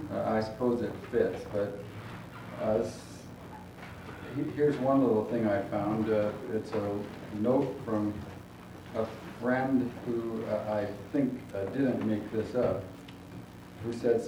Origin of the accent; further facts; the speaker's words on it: Valparaiso, Indiana, United States; I'm from Valparaiso, Indiana.